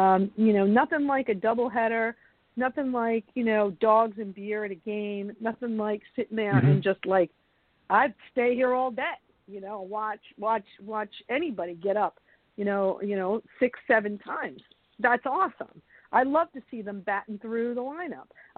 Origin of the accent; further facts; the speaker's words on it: New York, United States; you know, I'm from New York, so I knew some of the people that got hit in the head with a foul ball.